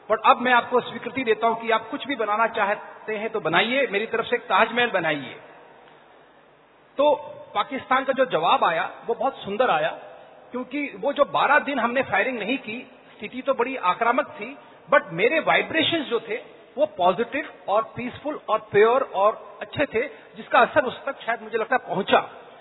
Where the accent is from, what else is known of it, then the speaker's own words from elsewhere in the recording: Agra, Uttar Pradesh, India; मैंने कहा दोस्त मैं आगरा का रहने वाला हूं, आप परिवार के साथ आगरा आइए।